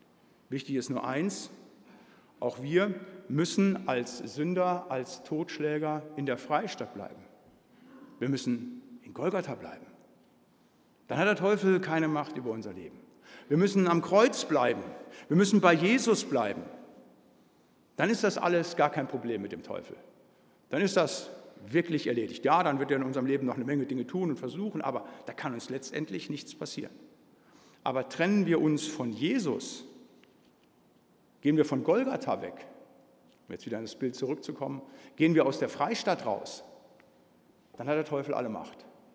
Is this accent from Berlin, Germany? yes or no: no; Bremen, Germany; aber ich komme ja aus Bremen halt. Aus der freien und Hansestadt Bremen.